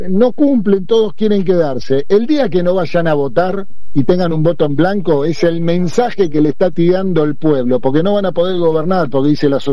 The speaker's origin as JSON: {"language": "Spanish", "region": "Buenos Aires", "country": "Argentina", "tie": "born or raised there", "said": "Yo salí de la Villa Carlos Gardel, me crié y yo me la gané laburando."}